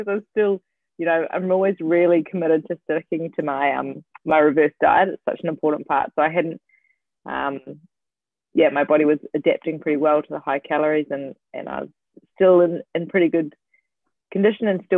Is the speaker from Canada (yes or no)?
no; Christchurch, Canterbury, New Zealand; also born or lived in Dunedin; now in Brisbane, Australia; So I am originally from Christchurch and went to uni in Dunedin. So I'm very accustomed to the cold.